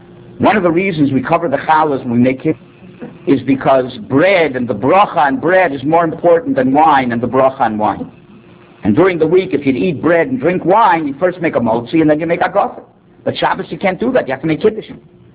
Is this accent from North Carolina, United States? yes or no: no; Miami, Florida, United States; I grew up in Miami, and I attended the Hebrew Academy there